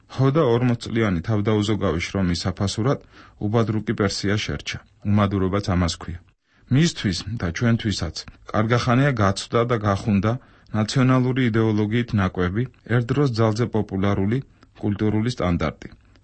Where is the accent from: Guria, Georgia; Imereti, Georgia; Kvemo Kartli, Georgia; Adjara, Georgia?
Kvemo Kartli, Georgia; Rustavi; now in Tbilisi, Georgia; რუსთავი ჩემი ბავშვობის ქალაქია. აქ დავიბადე და საშუალო სკოლაც აქ დავასრულე. მიუხედავად ამისა, ვერაფრით უწოდებ ამ ქალაქს მშობლიურს. არასოდეს მქონია მის მიმართ ნოსტალგიის განცდა მას შემდეგ, რაც თბილისში დავსახლდი.